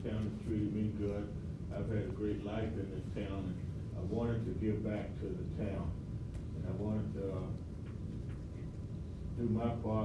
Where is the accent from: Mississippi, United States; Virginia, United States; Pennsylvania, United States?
Virginia, United States; Amherst; also born or lived in California / Florida / Texas; I grew up in Amherst, Virginia. I lived in Amherst a lot of years. I grew up here, went to high school here, joined the military, ended up in California, came back home, lived in Florida, lived in Texas